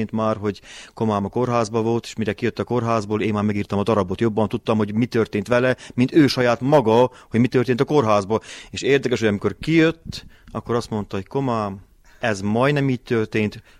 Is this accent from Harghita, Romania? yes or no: yes; Orotva, Harghita, Romania; A gyerekkoromot itt nőttem fel, itt éltem minden jót meg, rengeteg élmény, csak akkor fontosnak tartottam, hogy népszerűsíteni Orotvát, mert egy kicsi kihaló falu